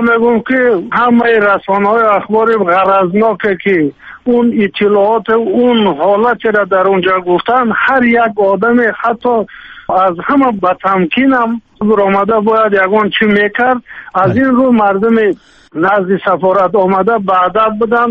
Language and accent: Persian; Tajikistan